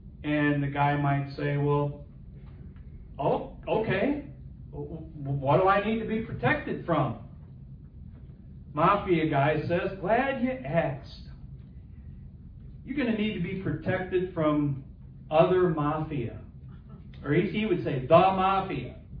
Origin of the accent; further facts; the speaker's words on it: Illinois, United States; Now, I'm from Chicago, or 100 miles west of Chicago, kind of out in the cornfield, so, you know, you're from Illinois, you know about Al Capone and all